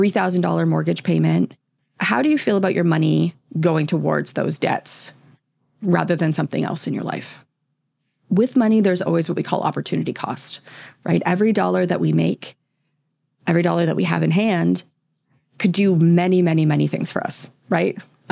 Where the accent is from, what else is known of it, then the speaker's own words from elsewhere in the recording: Canada; the American debt system around schooling is quite wild to me as a Canadian